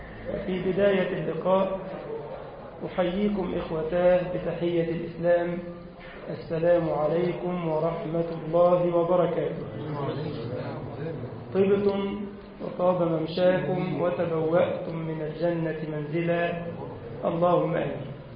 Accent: Egypt; اللهم اجعل بلدنا مصر أمنا وأمانا واطمئنانا

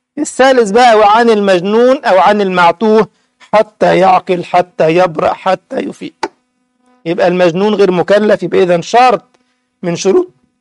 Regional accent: Egypt; انت عندنا في مصر يقول لك ايه

